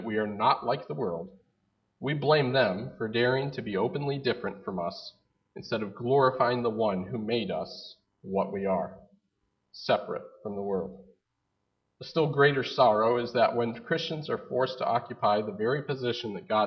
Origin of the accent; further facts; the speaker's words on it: Massachusetts, United States; a friend of mine, Bill Pierce, I grew up with in Massachusetts